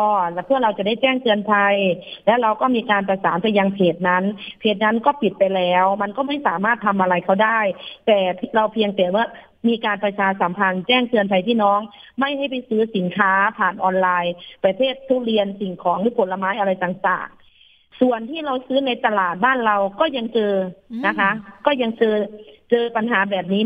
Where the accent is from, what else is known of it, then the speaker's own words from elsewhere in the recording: Roi Et, Thailand; ร้อยเอ็ดที่เราทำได้เพราะว่าเราเป็นคนร้อยเอ็ด